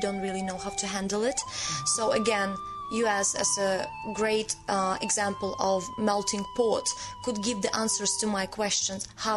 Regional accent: Ukraine; I come from Ukraine.

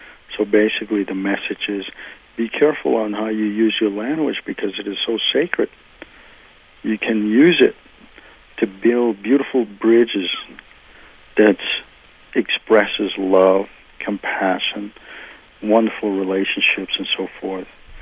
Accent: United States; first language Navajo; English is a second language; Navajo is my first language.

